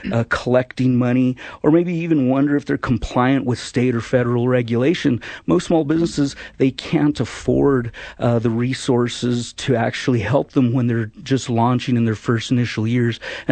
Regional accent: Albuquerque, New Mexico, United States; Well, so myself, I'm from Albuquerque, New Mexico.

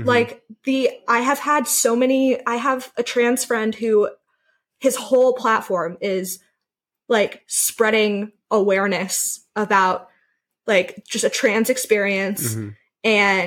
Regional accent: Seattle, Washington, United States; having my name and people knowing that I'm from Seattle

